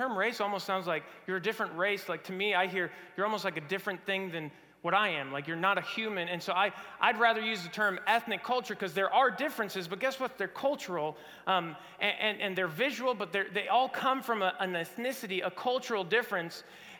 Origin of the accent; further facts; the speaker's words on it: Mexico; now in United States; because now I'm both American and I'm Mexican, so it's not quite, I don't consider myself like a true foreigner in the sense that I had a lot from my dad. He taught me a lot about the American culture before I even moved here.